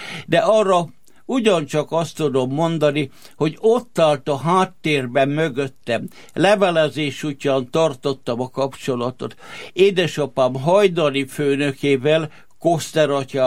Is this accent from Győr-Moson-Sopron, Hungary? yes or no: yes; Sopron, Győr-Moson-Sopron, Hungary; A szülőföld valóban nem enged. Sopronban úgy nőttem fel, hogy egy 2000 éves városban a katolikus Bencés gimnázium tanítványaként voltam kiscserkész, voltam nagycserkész